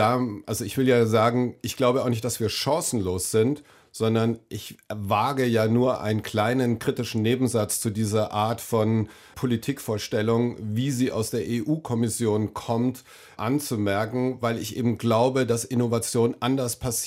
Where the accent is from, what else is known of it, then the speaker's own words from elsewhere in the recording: Nuremberg, Bavaria, Germany; born there; ich bin in Nürnberg geboren, habe eine dänische Mutter, bin selbstverständlich als demokratischer Europäer aufgewachsen.